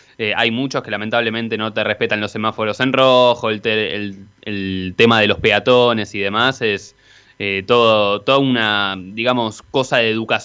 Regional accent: Argentina; somos irresponsables los argentinos

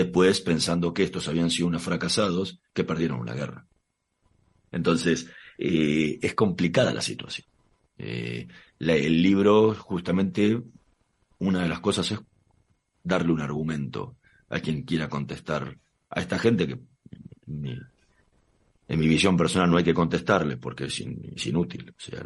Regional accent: Argentina; Somos todos argentinos.

